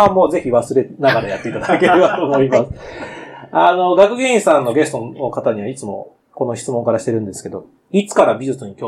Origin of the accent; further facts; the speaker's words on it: Yachiyo, Chiba, Japan; 僕は出身が千葉の八千代なので。